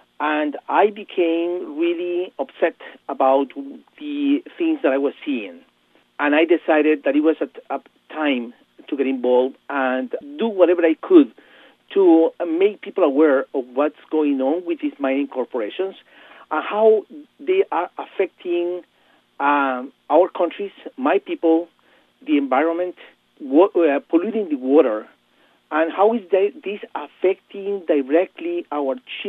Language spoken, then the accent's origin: English; Guatemala; English is a second language; moved away as an adult; now in Canada; Okay, well, I'm originally from Guatemala. I study engineering back in Guatemala, and I have been in outside my country since 1981. In Canada, I went back to university